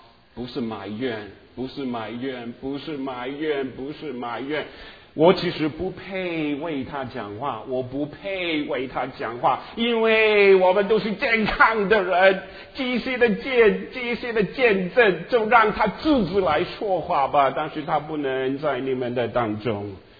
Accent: Hong Kong; 我曾经对你们说，我在香港，我从小是在香港长大的

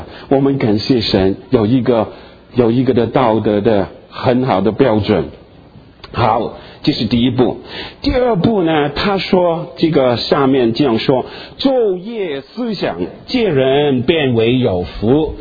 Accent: Guangdong, China; 我们广东人说蒙查查的

